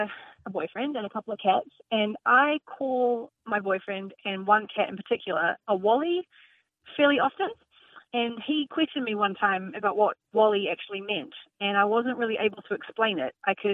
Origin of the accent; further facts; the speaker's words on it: New Zealand; now in United States; I'm a Kiwi from New Zealand, and I split my time between Nashville, Tennessee, and Door County, Wisconsin.